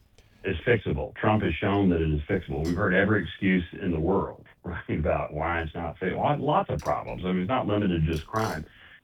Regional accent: Birmingham, Alabama, United States; I'm from Birmingham, Alabama. Grew up there, born and raised, and really dreamed of being a writer.

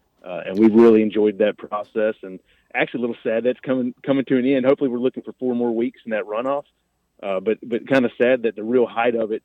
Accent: Hartselle, Alabama, United States; I grew up over in Hartsel in Morgan County. I had a lot of my family members served in politics down in the state legislature, county commission over here.

